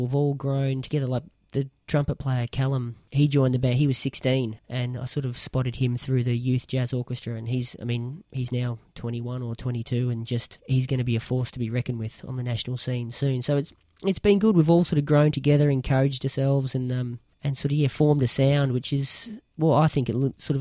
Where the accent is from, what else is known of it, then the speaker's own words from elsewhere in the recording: Geelong, Victoria, Australia; moved away as an adult; now in Perth, Australia; there was a music course in Geelong, where I grew up in Victoria, which was, a dedicated jazz sort of TAFE course.